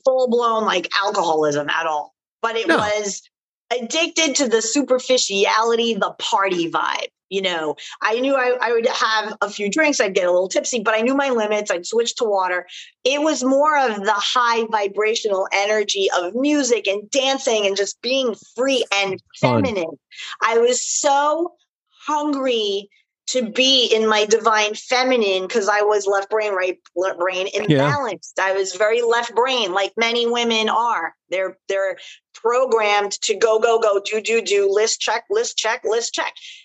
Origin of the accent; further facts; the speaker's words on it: New York, United States; Like, I'm from New York, Bronx, Brooklyn. I can throw down.